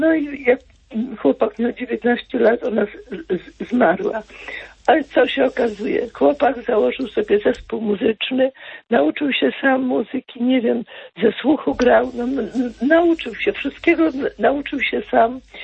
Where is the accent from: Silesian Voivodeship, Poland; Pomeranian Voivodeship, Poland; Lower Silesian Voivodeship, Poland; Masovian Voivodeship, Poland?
Pomeranian Voivodeship, Poland; ja jestem z Pomorza